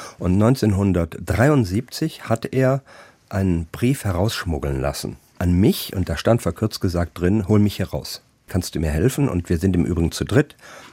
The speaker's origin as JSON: {"language": "German", "town": "Siegen", "region": "North Rhine-Westphalia", "country": "Germany", "tie": "born there", "also_born_or_lived": "Düsseldorf", "said": "Und so bin ich in Siegen in Westfalen geboren, habe dann eine Zeit lang in Düsseldorf gelebt."}